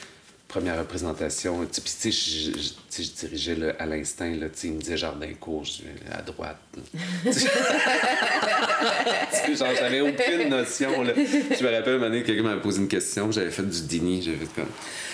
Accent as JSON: {"language": "French", "town": "Quebec City", "region": "Quebec", "country": "Canada", "lives_now": "Montreal, Canada", "said": "je suis arrivé de Québec. Mm-hmm. Je suis arrivé à Montréal."}